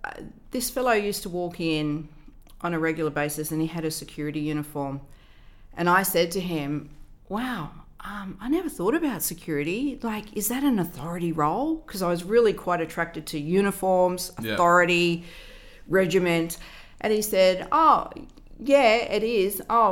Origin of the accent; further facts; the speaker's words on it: Canterbury, New South Wales, Australia; I was born in Sydney Women's Hospital. When? 1968. So it's a very long time ago. And I grew up in Canterbury.